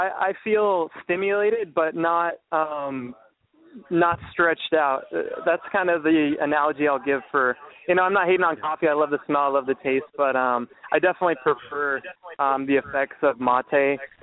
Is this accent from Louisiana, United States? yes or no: no; Colorado, United States; So I'm originally from Colorado, and I've been traveling the country the past couple of years.